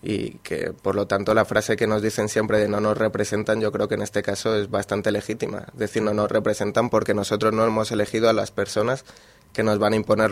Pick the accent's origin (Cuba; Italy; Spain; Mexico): Spain; Madrid, Community of Madrid; yo por ejemplo soy de Madrid